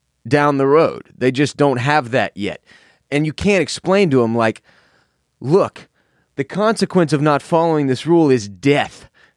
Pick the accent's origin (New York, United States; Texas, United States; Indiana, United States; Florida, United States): Texas, United States; Houston; now in Austin, United States; I still haven't found an area of Austin that has competed with some of the shit I saw growing up in Houston.